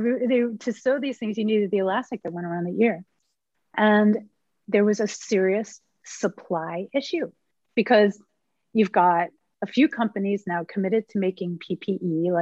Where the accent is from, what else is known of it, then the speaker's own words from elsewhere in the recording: Philadelphia, Pennsylvania, United States; I'm from Philly